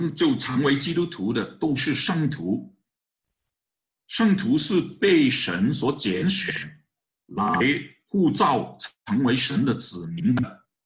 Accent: China; 外邦人就是所有不是犹太人的，他们都是外邦人啊，包括我们原来，包括我们中国人也是啊，外邦人。

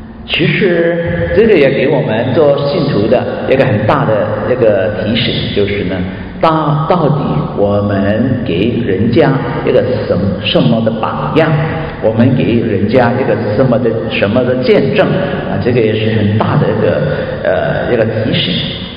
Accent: Tai Po, New Territories, Hong Kong; 我小的时候是在香港大埔啊，长大的啊，大埔的啊。

